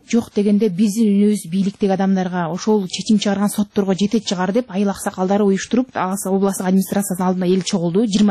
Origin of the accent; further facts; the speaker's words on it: Talas Region, Kyrgyzstan; Таластан келдим.